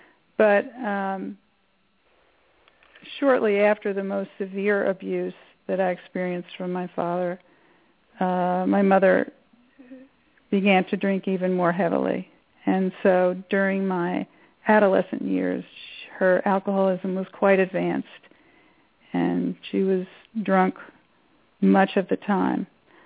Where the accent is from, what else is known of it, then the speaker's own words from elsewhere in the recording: Brooklyn, New York, United States; I grew up in Brooklyn, New York.